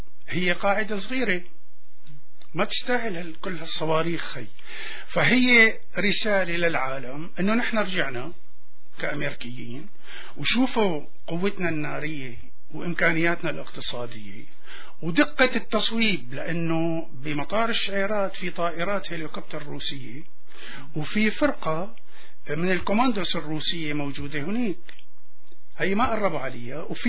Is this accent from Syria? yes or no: yes; Syria; نحن نقعد مع بعضنا كسوريين